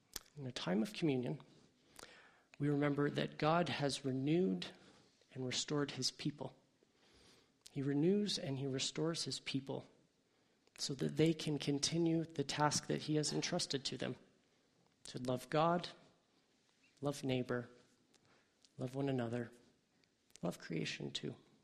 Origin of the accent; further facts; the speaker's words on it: Hamilton, Ontario, Canada; I grew up in Hamilton. We got green bins in Hamilton 14 years ago